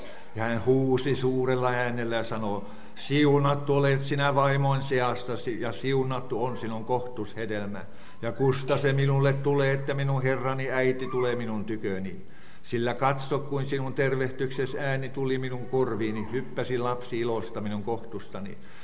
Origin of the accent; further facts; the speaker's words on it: Pajala, Norrbotten County, Sweden; Ja tahton tuota myös minä terveisiä Pajalasta, josta olen kotoisin.